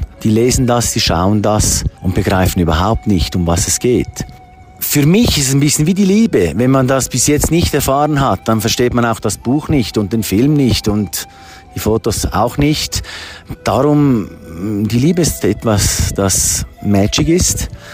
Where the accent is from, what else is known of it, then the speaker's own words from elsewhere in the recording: Switzerland; moved away as an adult; now in Sucre, Bolivia; Ich bin Schweizer, bin Bolivianer geworden, weil ich verheiratet bin mit einer Bolivianerin, die ich vor 26 Jahren hier kennengelernt habe in Bolivien. Ich wohne jetzt seit 15 Jahren hier in Sucre